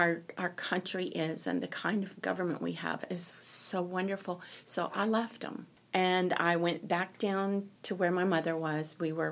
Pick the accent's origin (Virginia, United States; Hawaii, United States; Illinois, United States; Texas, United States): Virginia, United States; because I came from Virginia and I liked history and I love Virginia history and American history